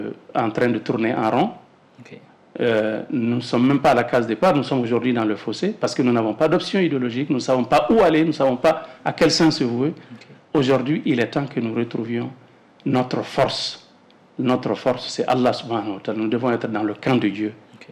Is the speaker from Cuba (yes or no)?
no; Mali; nous sommes des Maliens, nous avons notre génie, nous pouvons nous retrouver pour nous organiser